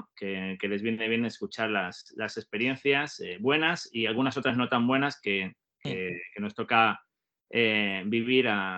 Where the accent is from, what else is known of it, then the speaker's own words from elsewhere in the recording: Arenas de San Pedro, Castile and León, Spain; De ahí me fui formando como jugador en mi pueblo, en Arenas de San Pedro, en un pueblecito de Ávila